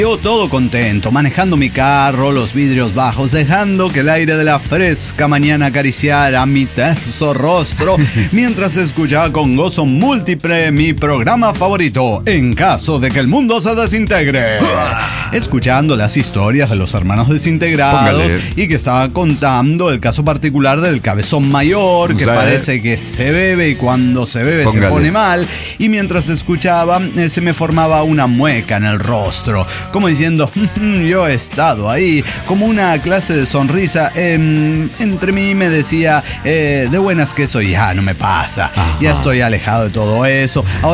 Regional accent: Querétaro, Mexico; Saludos, queridos amigos … de Querétaro.

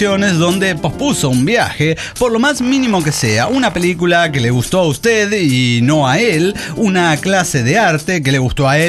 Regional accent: Córdoba, Argentina; de Córdoba, Argentina.

